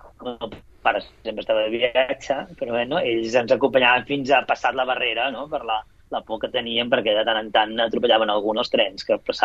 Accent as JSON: {"language": "Catalan", "town": "Sabadell", "region": "Catalonia", "country": "Spain", "tie": "born or raised there", "said": "Vaig néixer al barri de Gràcia, al carrer Cellers. Vaig néixer a la maternitat, però vaig estar vivint els primers anys de la meva vida al barri de Gràcia, a Sabadell, al carrer Cellers."}